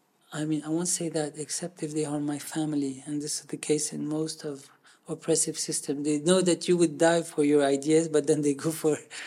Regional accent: Lebanon; So growing up in Lebanon gives me this conscience, political conscience, that moderates are hated from both sides.

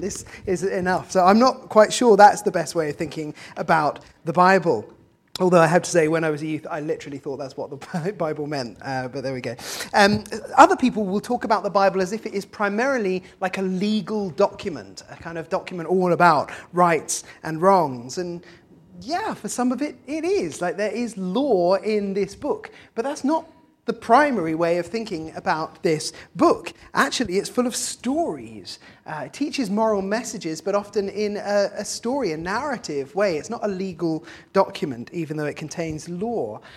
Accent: Oxford, South East England, United Kingdom; I'm from Oxford

